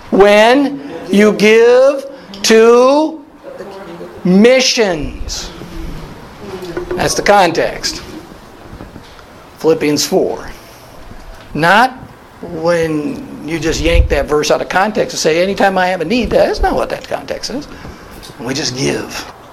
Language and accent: English; Wisconsin, United States; Okay, I'm from Wisconsin. German home.